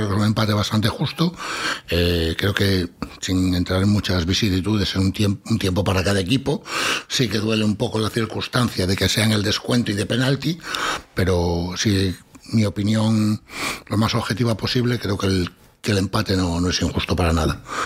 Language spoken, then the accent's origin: Spanish; Galicia, Spain; como buen gallego soy muy de meigas, muy de rutinas, muy de tal